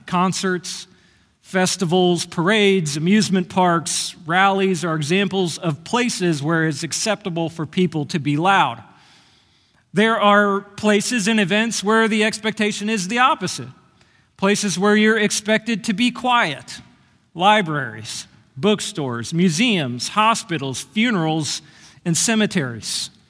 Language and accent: English; United States; I grew up near Kansas City. I've been to a lot of Chiefs games since moving to Oklahoma 8 years ago.